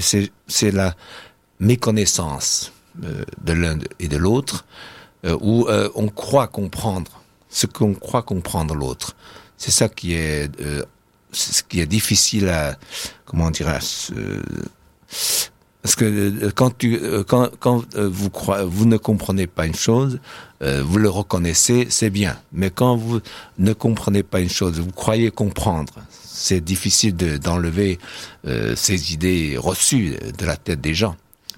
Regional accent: Shanghai, China; French is a second language; Je suis de Shanghai, j'aimerais bien qu'elle soit.

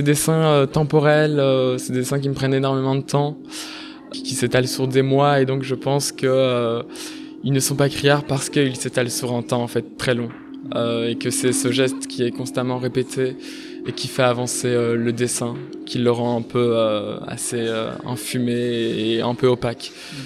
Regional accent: Namur, Wallonia, Belgium; donc je suis étudiant à la Cambre à Bruxelles et je viens de Namur.

